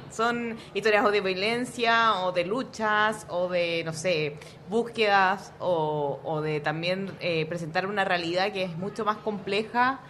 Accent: Santiago, Santiago Metropolitan Region, Chile; born there; nací en una ciudad, en Santiago de Chile, y nací en el centro de la ciudad.

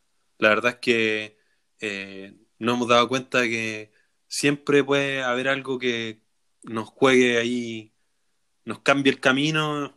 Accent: Chile; sabemos que somos chilenos, y vivimos en esta incertidumbre permanente

